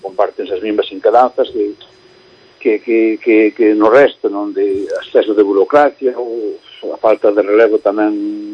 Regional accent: Galicia, Spain; porque somos aquí de Galicia

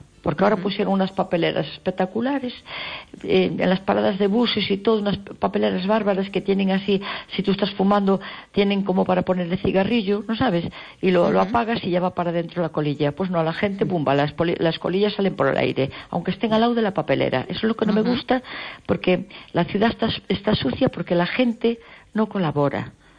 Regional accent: Allariz, Galicia, Spain; now in A Coruña, Spain; mi padre era de Allariz. Yo casi me crié en Allariz cuando era una niña.

